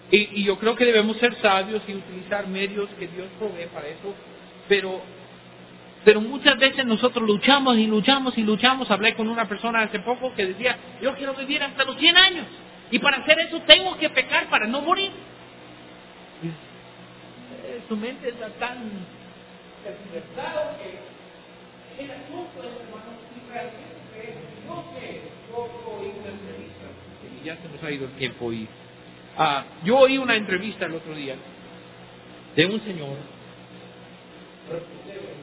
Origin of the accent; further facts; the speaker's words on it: United States; especialmente en mi país, en los Estados Unidos